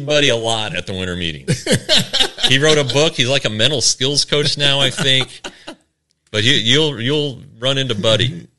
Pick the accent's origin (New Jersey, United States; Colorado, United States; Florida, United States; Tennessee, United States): Colorado, United States; Denver; I grew up in Denver, and the Denver Bears / Zephyrs were at one point the Reds AAA team for a few years.